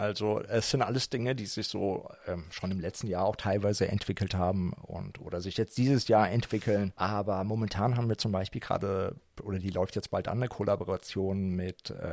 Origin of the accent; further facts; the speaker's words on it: Offenbach, Hesse, Germany; wo ich gesagt habe, ich komme aus Offenbach und ich habe dafür irgendeine Reaktion bekommen